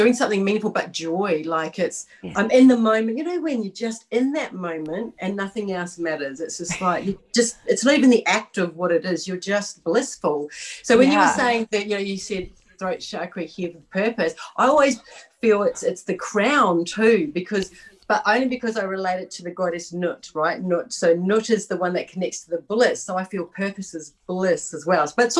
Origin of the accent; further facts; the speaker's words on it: New Zealand; because I'm Maori, so I'm Maori from New Zealand, and so very tribal.